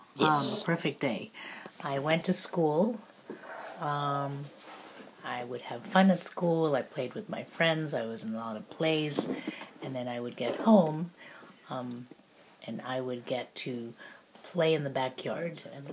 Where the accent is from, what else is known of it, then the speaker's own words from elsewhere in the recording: Nigeria; So I grew up in Nigeria, in West Africa.